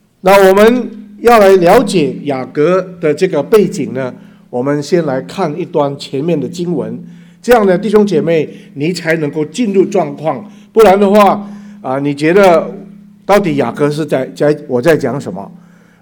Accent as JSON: {"language": "Chinese", "country": "Indonesia", "tie": "born or raised there", "also_born_or_lived": "Singapore", "second_language": "Chinese", "moved": "as an adult", "lives_now": "United States", "said": "是印尼华侨，然后我的祖父他从广东到印尼去，然后呢，我是在印尼出世的，印尼长大，所以我的国语是到在新加坡神学院念的啊。然后后来我2000年来到了美国，然后一直到现在。"}